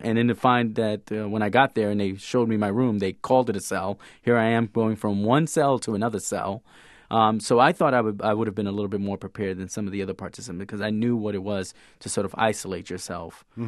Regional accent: Brooklyn, New York, United States; I grew up in Brooklyn, New York, in Williamsburg, and I always always had noise in the household. I'm Puerto Rican, so we grew up in a very loud household as well.

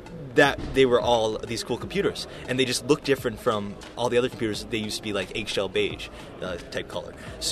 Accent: Rochester, New York, United States; I'm from Rochester, New York, and I like to mod computers.

